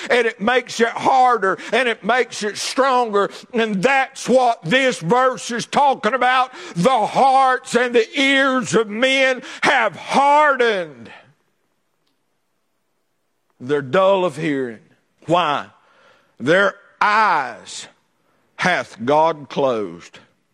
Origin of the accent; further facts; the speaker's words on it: North Carolina, United States; also born or lived in Ashe County, North Carolina; I came from Wilkes County, North Carolina. Before we came here, we moved from Ashe County, North Carolina. We lived on a little Christmas tree farm back up in the woods, and I'm proud to be a mountaineer.